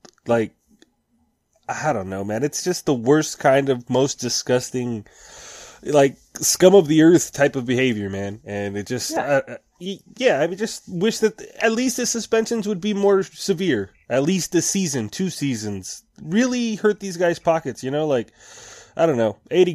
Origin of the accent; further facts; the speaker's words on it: Culiacan, Sinaloa, Mexico; Like, he's from, you know, my hometown in Mexico. He's from Culiacan.